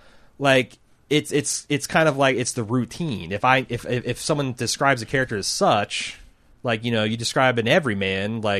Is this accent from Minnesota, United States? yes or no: yes; Minnesota, United States; I grew up in Minnesota.